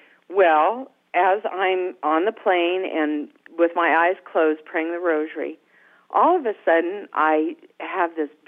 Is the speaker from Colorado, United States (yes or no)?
no; Laramie, Wyoming, United States; I played a child from Fatima in a parade in my hometown of Laramie